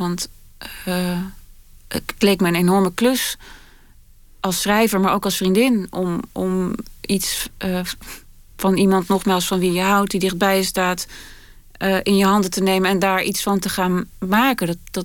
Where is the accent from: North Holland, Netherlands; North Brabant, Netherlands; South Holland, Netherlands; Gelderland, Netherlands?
North Holland, Netherlands; Hilversum; also born or lived in Amsterdam; En ik kom uit Hilversum. Ik ben een kakker uit het Gooi. En heb wel enige street credibility opgebouwd in Amsterdam, waar ik vanaf mijn 17e woonde.